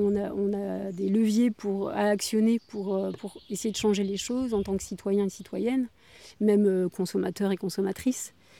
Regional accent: Saint-Malo, Brittany, France; born there; parce que je suis en Bretagne, et c'est vrai que j'aime les paysages bretons, j'adore la mer, je suis née à Saint-Malo, donc je suis liée à ce territoire, c'est clair.

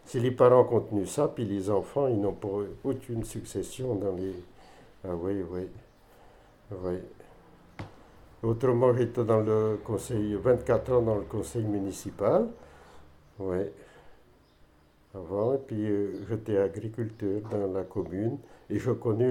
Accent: Saint-Léger-des-Prés, France; je suis né à Saint-Léger-des-Prés en 1947 et j'ai tout le temps vécu dans la commune

